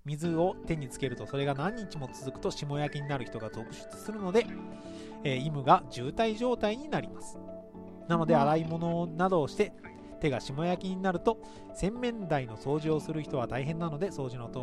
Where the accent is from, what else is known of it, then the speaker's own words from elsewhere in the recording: Yokohama, Kanagawa, Japan; also born or lived in Ireland / Minamiuonuma; now in Nara, Japan; 北海道よりも北に位置するアイルランドで生まれ、初等期と、学位を取得して、以前横浜で過ごし、中等期を新潟の豪雪地帯である南魚沼で過ごし、現在奈良で過ごす私にとっては